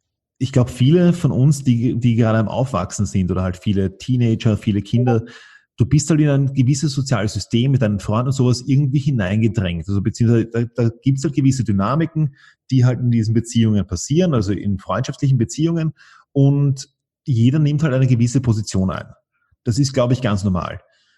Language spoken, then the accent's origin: German; Vienna, Austria; moved away; Wir hatten ein Haus am Land und ich war auch eine Zeit, also ich war, einen Teil meiner Schulkarriere war ich in Wien, einen Teil meiner Schulkarriere war ich am Land draußen. Zu dem Zeitpunkt mit 16 war ich wieder in Wien.